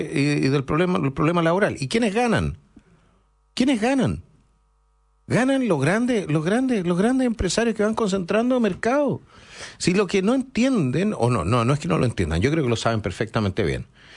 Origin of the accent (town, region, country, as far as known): Chile